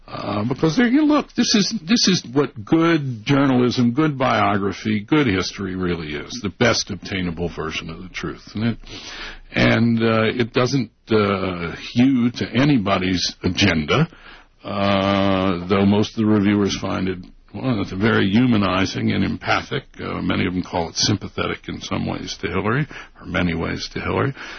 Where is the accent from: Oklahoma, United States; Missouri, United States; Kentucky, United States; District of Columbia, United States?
District of Columbia, United States; Washington; now in New York, United States; I'm from Washington. I live in New York, but I'm a second-generation Washingtonian